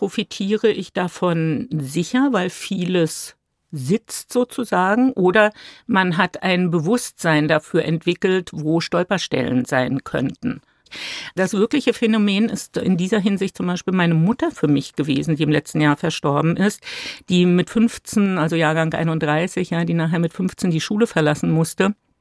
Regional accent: Babelsberg, Brandenburg, Germany; ich bin ja in Babelsberg groß geworden, grenzt ja an West-Berlin, damals West-Berlin für uns, das heißt, die Mauer ist immer präsent gewesen

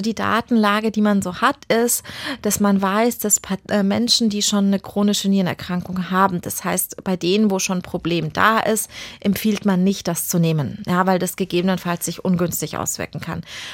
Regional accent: Bavaria, Germany; weil so ich bin ja auch aus Bayern.

